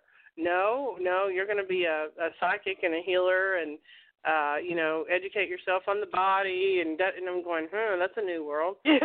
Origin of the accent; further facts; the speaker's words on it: the South, United States; accent: southern; in my jumper and my southern accent